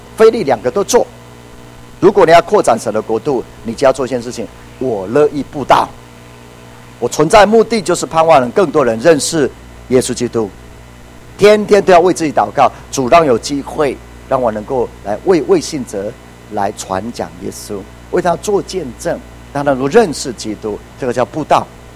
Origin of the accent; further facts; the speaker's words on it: Puli, Nantou County, Taiwan; 我回到我的故乡埔里